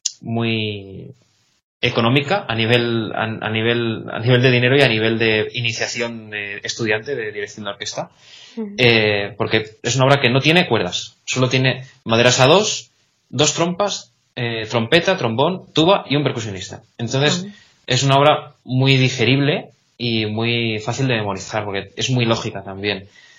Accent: Salamanca, Castile and León, Spain; moved away

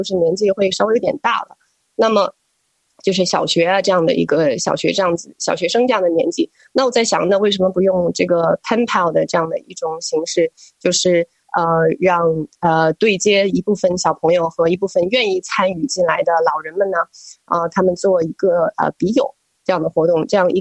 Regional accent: China; 那么我们中国人也是常说的关老爱幼啊

